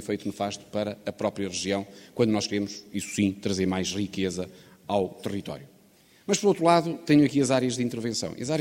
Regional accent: Vila Real, Portugal; Eu sou, nasci em Vila Real, sou oriundo de Vila Real. Entrei na universidade, obviamente fiz a universidade em Vila Real, até porque era mais perto.

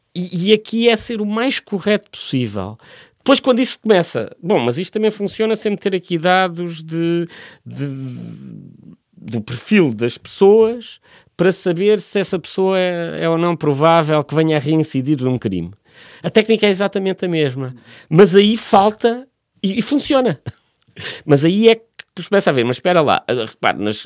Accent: Évora, Alentejo, Portugal; eu não sou originalmente da zona de Lisboa, venho do Alentejo, de Évora

